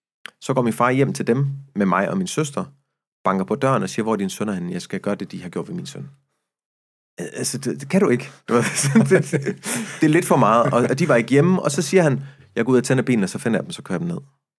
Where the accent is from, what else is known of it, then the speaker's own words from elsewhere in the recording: Abu Dhabi, United Arab Emirates; also born or lived in Egypt; now in Denmark; Vi er vokset op i Abu Dhabi og Egypten, og fordi min far er palæstinenser og ikke egypter, så måtte vi ikke gå i folkeskole. Vi skulle gå på privatskole.